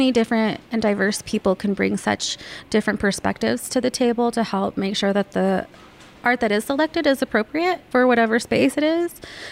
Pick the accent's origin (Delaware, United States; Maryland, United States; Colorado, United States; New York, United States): Colorado, United States; Westminster; Yep. I grew up in Westminster.